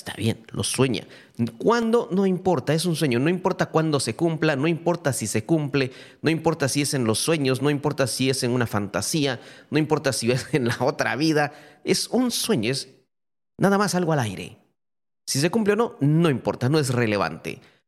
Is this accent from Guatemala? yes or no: yes; Guatemala; now in Taiwan; Yo recuerdo cuando saqué el pasaporte en Guatemala, antes de venir a Taiwán, me lo dieron el mismo día